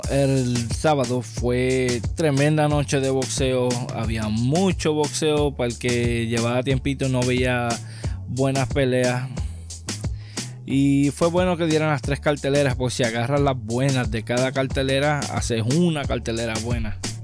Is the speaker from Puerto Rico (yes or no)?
yes; Puerto Rico; Pues yo sí soy boricua